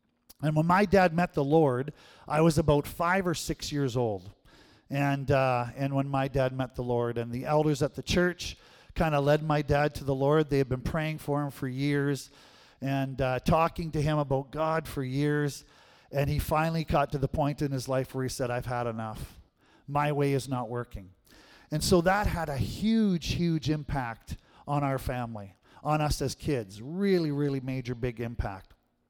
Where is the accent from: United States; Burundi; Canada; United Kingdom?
Canada; Binscarth, Manitoba; I grew up in a little village called Binscarth. We were really close to Russell, which is the home of Theron Fleury, the famous hockey player